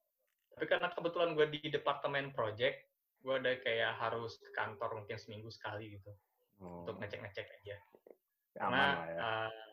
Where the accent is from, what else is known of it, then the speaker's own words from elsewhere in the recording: Banda Aceh, Aceh, Indonesia; aku asal dari Aceh. Dari negeri Serambi Mekah. Enggak lagi Serambi Mekah, Serambi Kopi sekarang. Di ya, Aceh, Banda Acehnya.